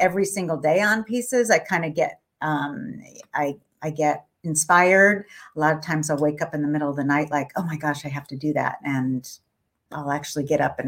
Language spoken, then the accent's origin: English; New York, United States; also born or lived in Tucson, Arizona; I was born in Tucson and lived there for about 6 years early on. And then I grew up in New York, just outside New York City.